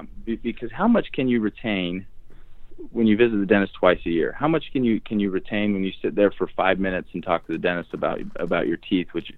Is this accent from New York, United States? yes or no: no; Salt Lake City, Utah, United States; So I grew up in Salt Lake City, Utah. Did undergrad at Southern Utah University.